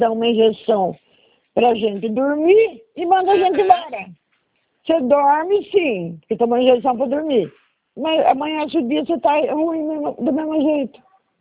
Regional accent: Araras, São Paulo, Brazil; Eu sou de Araras.

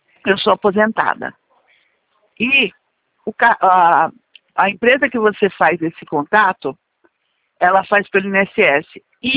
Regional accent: São Paulo, Brazil; Eu sou paulistana também. Sou da capital.

